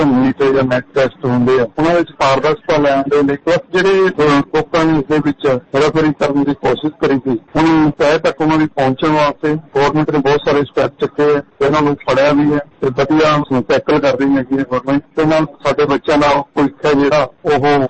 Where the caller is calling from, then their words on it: Mohali, Punjab, India; ਮੈਂ ਮੋਹਾਲੀ ਤੋਂ ਗੱਲ ਕਰ ਰਿਹਾ